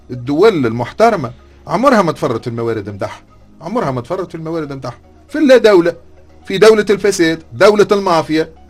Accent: Tunisia; انا كتونسي

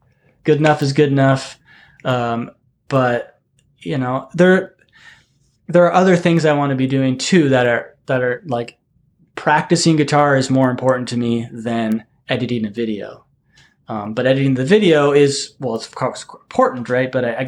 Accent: Duluth, Minnesota, United States; Well, he's from Duluth, you know, I don't know if you knew that. He's from my hometown.

